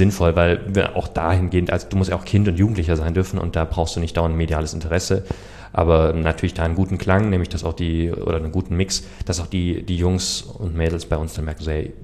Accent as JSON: {"language": "German", "town": "Ludwigsburg", "region": "Baden-Württemberg", "country": "Germany", "tie": "born or raised there", "said": "gebürtig komme ich aus Ludwigsburg"}